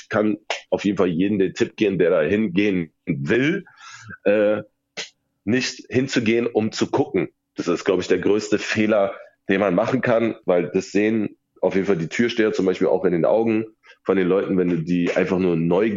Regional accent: Berlin, Germany; Naja, ich bin halt ein Berliner Kind und Berlin ist nun mal eine Techno-Stadt.

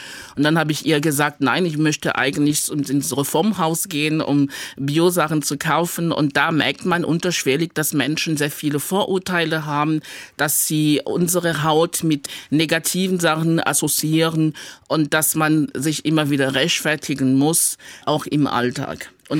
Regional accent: Cameroon; now in Germany; Ich bin in Kamerun geboren und dort auch aufgewachsen und ich freue mich auf jeden Fall auch, meine Wurzel dort zu haben. Ich sage aber auch ganz klar, ich lebe hier in Deutschland seit mehr als 28 Jahren. Mein Lebensmittelpunkt ist hier in Deutschland. Ich lebe in Freiburg

